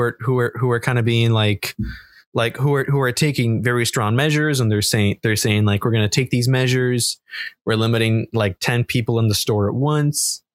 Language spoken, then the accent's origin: English; Sarnia, Ontario, Canada; I usually also do, every week I complain about my hometown for a bit. I'm from Sarnia, Ontario